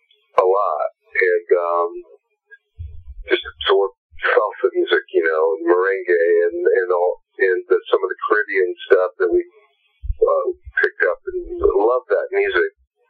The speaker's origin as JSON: {"language": "English", "town": "Sioux City", "region": "Iowa", "country": "United States", "tie": "born or raised there", "said": "Growing up in Sioux City, Iowa, and I remember my parents got divorced and feeling funky"}